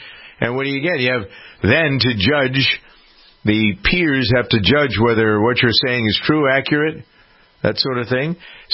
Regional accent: Boston, Massachusetts, United States; And because I'm from Boston, I know that the Herald, which is a tabloid, is much more to the right than the Globe is.

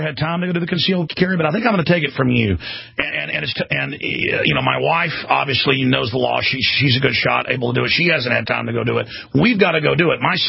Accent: Dallas, Texas, United States; I grew up in Dallas. It was dangerous.

